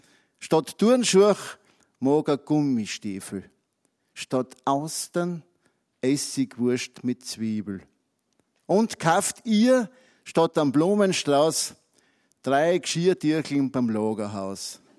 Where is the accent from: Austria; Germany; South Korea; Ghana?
Austria; Stiwoll, Styria; ich bin aus Stivol, also sind wir draufgekommen, dass wir fast Tür an Tür wohnen, weil Stivol ist ja riesengroß.